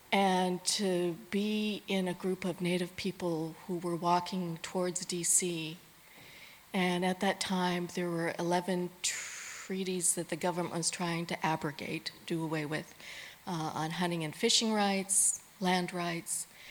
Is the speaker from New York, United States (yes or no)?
no; California, United States; So, a few years after that, we moved to Orange County. So I grew up in Orange County, and that was very interesting. I never felt like I fit.